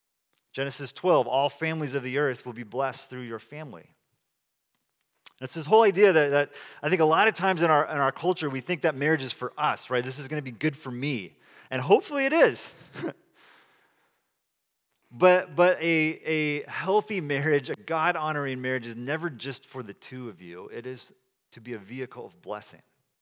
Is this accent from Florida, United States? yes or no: no; Salinas, California, United States; We're both from Salinas, California, very divided community. Amy's from one side, I'm from the other side.